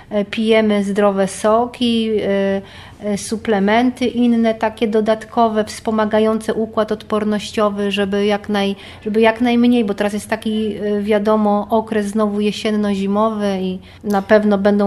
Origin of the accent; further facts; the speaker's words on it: Piła, Greater Poland Voivodeship, Poland; bo my jesteśmy z Piły